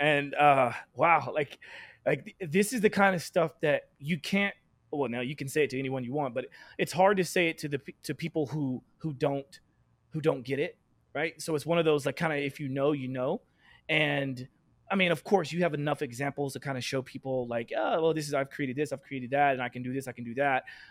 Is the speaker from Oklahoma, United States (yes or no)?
yes; Oklahoma, United States; And I'm from Oklahoma. So yeah, I was like, oh man, we got to meet in person.